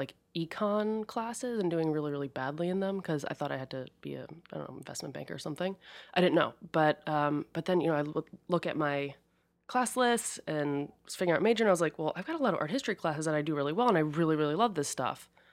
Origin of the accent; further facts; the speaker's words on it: New Jersey, United States; I grew up in outside of Princeton.